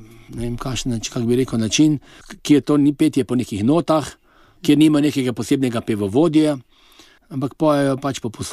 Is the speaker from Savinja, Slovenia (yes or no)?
yes; Bistrica ob Sotli, Savinja, Slovenia; moved away as an adult; also born or lived in Ljubljana; now in Bizeljsko, Slovenia; živim že od študijskih let v Ljubljani, sicer pa prihajam iz Kozjanskega, iz Bistrice ob Sotli, zdaj danes pa živim ob koncu tedna na Bizeljskem.